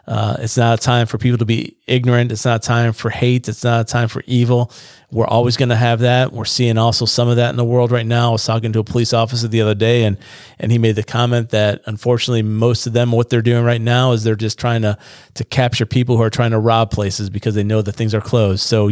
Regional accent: New York, United States; New York's my home state.

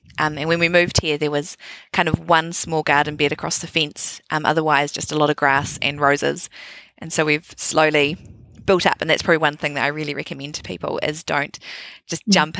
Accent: Auckland, New Zealand; Originally I'm from Auckland, but I've been here for nearly 9 years now and definitely call it home.

